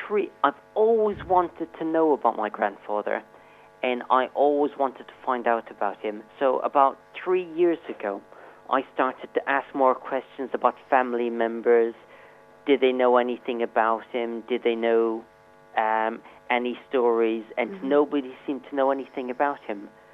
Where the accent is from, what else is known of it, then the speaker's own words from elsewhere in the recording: Limerick, Munster, Ireland; now in Croydon, United Kingdom; I'm originally from Limerick City. I left Limerick City in 1988 to go to Croydon, that's in the southeast of England.